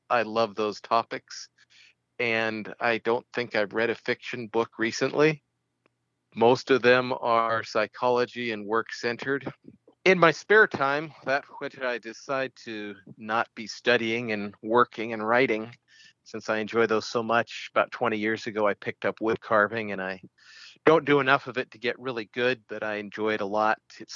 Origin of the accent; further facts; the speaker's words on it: California, United States; also born or lived in Utah; Born and raised in California, then went to school in Utah.